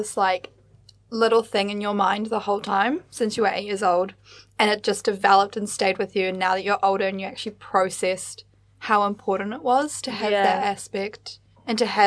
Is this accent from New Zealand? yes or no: yes; New Zealand; also born or lived in South Africa; I was born in South Africa but moved to New Zealand with my family when I was about 5 years old.